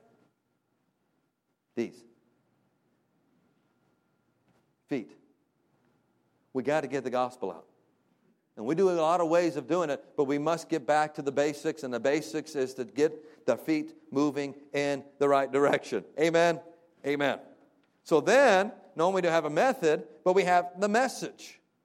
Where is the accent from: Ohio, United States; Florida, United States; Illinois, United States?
Florida, United States; That's why I'm from Florida.